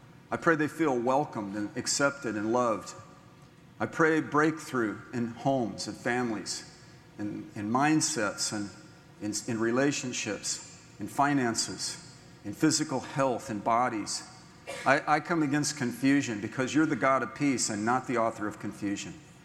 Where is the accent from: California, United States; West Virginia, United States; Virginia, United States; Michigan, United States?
California, United States; San Francisco; also born or lived in San Diego; I was born and raised on the Pacific Ocean, San Francisco, San Diego